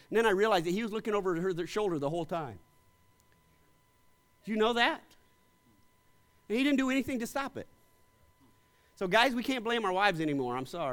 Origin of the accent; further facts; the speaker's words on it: Pennsylvania, United States; I grew up in the Poconos, you know. I mean, most people there are in sweats and have teeth missing.